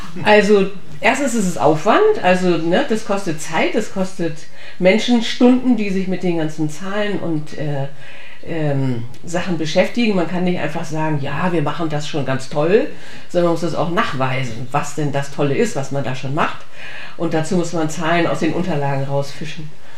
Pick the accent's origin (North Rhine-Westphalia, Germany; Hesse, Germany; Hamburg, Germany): Hamburg, Germany; Ich komme aus Hamburg, ne?